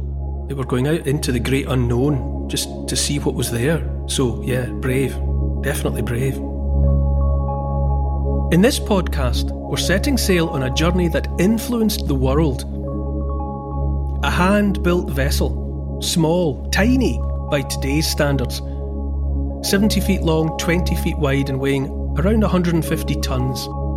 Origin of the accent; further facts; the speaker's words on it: Scotland, United Kingdom; And I say that as a Scot by birth and raising, and I've been all over the archipelago, that much is obvious.